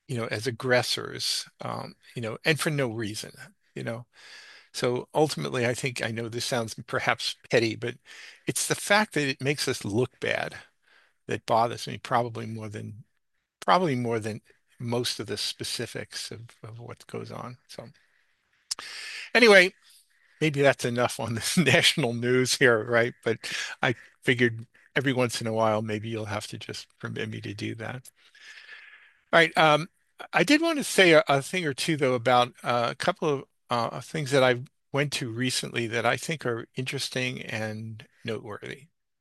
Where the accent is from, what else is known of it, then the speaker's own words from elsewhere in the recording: United States; I'm an American, really true blue American. I'm proud to be an American.